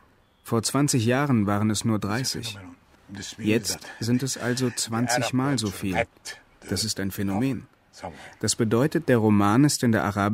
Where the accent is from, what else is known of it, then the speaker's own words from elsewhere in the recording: Lebanon; In meinem Heimatland im Libanon ist Gewalt leider ein Thema